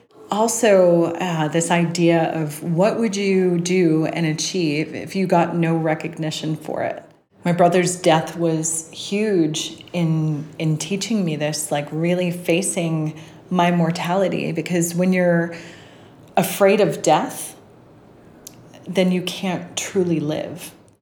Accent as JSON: {"language": "English", "region": "New York", "country": "United States", "tie": "born or raised there", "said": "Well, so I grew up in New York, originally from the East Coast, lived most of my life there."}